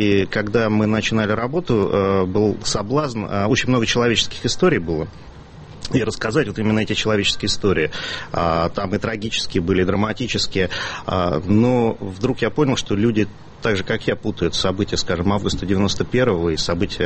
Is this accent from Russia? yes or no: yes; Moscow, Russia; даже я, москвич